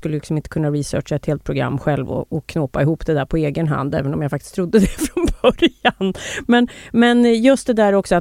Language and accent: Swedish; Gävle, Gävleborg County, Sweden; jag har ju ingen dialekt, men ibland om jag just har varit hemma i Gävle till exempel, som jag fortfarande kallar hemma